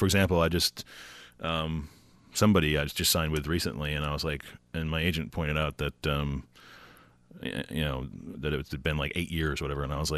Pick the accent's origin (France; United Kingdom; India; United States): United States; Syracuse, New York; I was raised in Syracuse, and just one of four children, me and my brothers, driving around in the car with the parents